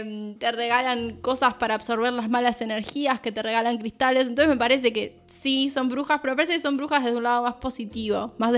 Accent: Argentina; Porque somos argentinos, todos amamos los chismes

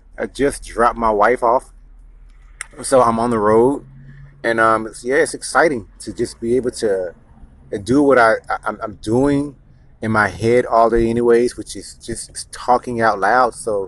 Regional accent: Waco, Texas, United States; Born and raised in Waco, Texas.

